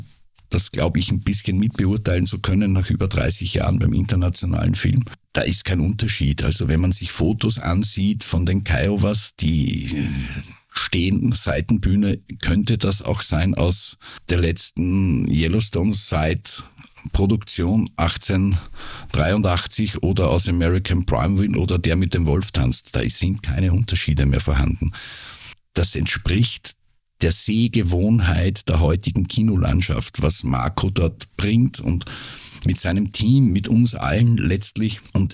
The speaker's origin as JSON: {"language": "German", "region": "Lower Austria", "country": "Austria"}